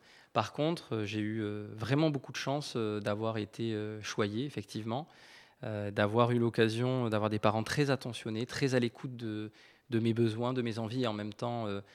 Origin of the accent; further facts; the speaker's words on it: Toulouse, Occitanie, France; Je suis né à Toulouse. Je suis né à la clinique des Teinturiers, comme beaucoup de ma génération, fin des années 80, en face de la Garonne, de l'autre côté, rive gauche.